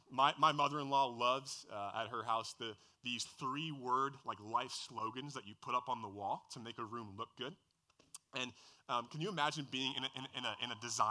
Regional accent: New Jersey, United States; I grew up in New Jersey. I'm half Italian, and so pizza and pasta are my two middle names.

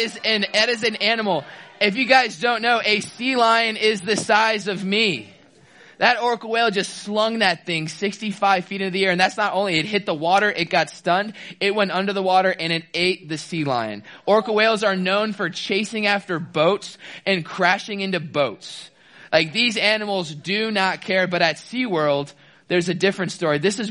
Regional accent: Tampa, Florida, United States; So as I said, I'm from Florida. I'm born and raised in Tampa, Florida, which is about an hour away from Orlando.

